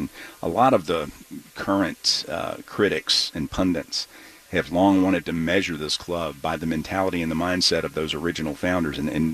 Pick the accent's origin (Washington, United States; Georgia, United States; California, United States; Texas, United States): Georgia, United States; Augusta; that's right in front of where I grew up. I grew up in National Hill Subdivision, 1206 Oakdale Road, right behind National Hill Shopping Center.